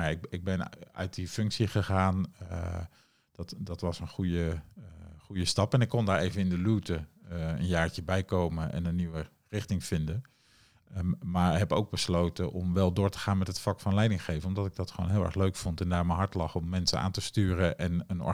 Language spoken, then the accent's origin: Dutch; Amsterdam, North Holland, Netherlands; Ik kom uit de Jordaan in Amsterdam. Dus ik heb een nuchtere Amsterdamse eigenwijsheid.